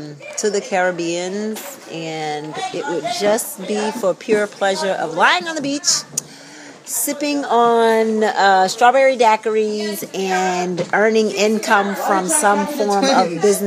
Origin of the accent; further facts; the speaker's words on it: Virginia, United States; And one of my earliest memories is growing up in Virginia on a tobacco farm.